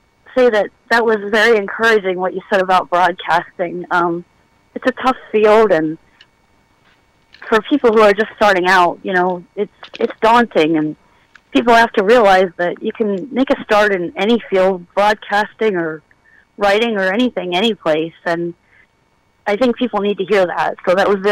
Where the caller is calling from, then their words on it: Lock Haven, Pennsylvania, United States; I'm out of a place called Lock Haven, Pennsylvania. It's a very small town.